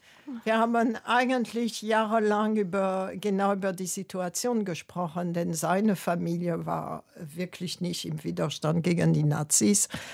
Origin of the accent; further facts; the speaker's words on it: Île-de-France, France; accent: Paris suburbs working-class accent; German is a second language; Erstmal hatte ich einen Akzent. Ich hatte einen Akzent aus den Vororten von Paris, also einen Arbeiterakzent.